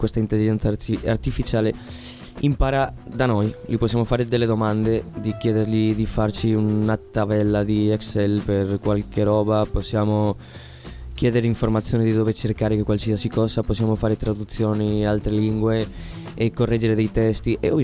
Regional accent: Greece; Sono greco, ragazzi.

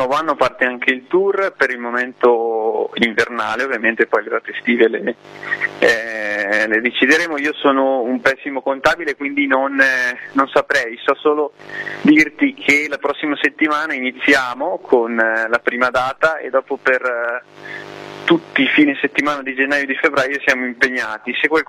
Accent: Bergamo, Lombardy, Italy; noi siamo di Bergamo e lei invece abita nella parte opposta del nostro stivale

